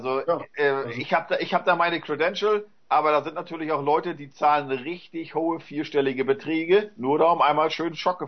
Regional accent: Northern Germany, Germany; Ich persönlich, also ich bin ja auch als Norddeutscher oder generell wir als Deutsche

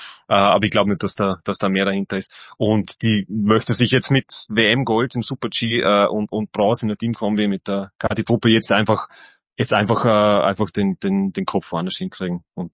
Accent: Tyrol, Austria; als Tirolerin hat es mir einfach natürlich ein bisschen sehr verfolgt

